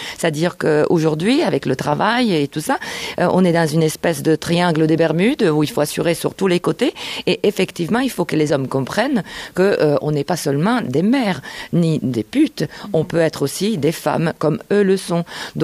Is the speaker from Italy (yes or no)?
yes; Italy; French is a second language; Moi, je suis italienne, comme vous l'aurez un peu dans l'intuition de mon accent, un peu vaguement compris.